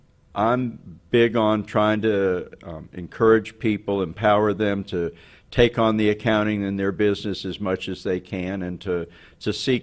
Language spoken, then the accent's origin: English; Maryland, United States; I grew up in the Maryland suburbs of Washington, D.C.